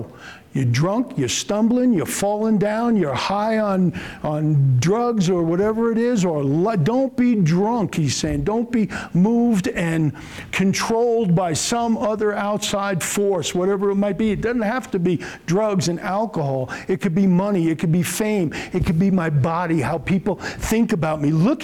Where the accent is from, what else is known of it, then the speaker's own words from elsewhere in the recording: Ireland; No, I'm Irish, but yeah, I know.